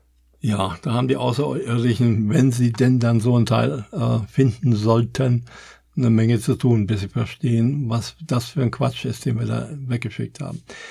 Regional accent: Germany; obwohl ich bin Deutscher, ich bin aber nicht unbedingt stolz darauf, Deutscher zu sein

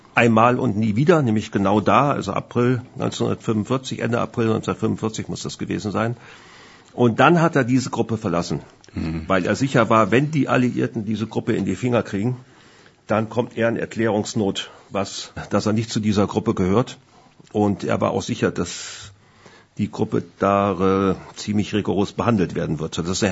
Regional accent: Hindelang, Bavaria, Germany; born there; Ja, ich bin ja in Hindelang geboren.

